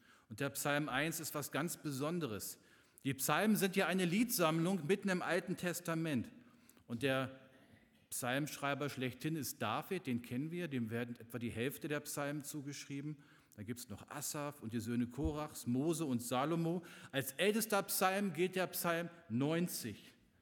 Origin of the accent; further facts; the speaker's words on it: Abbesbüttel, Lower Saxony, Germany; Ich komme aus Abbesbüttel, das ist auch Landkreis Gifhorn, nur ein bisschen Richtung Braunschweig orientiert.